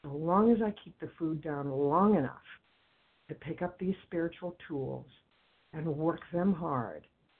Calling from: Boston, Massachusetts, United States; I'm calling from the Boston area.

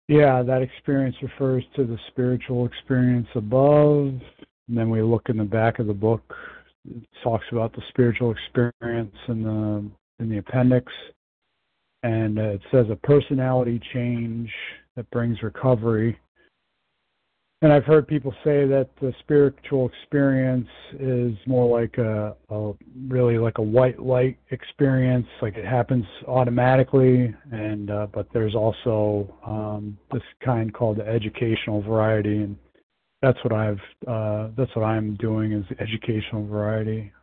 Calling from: New York, United States; Yep, sorry … from New York. … from New York.

